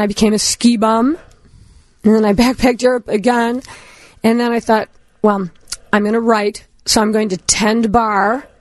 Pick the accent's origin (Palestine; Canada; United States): United States; Northbrook, Illinois; Well, I'm from Northbrook originally. And in a group, same as anybody else, Catholic, though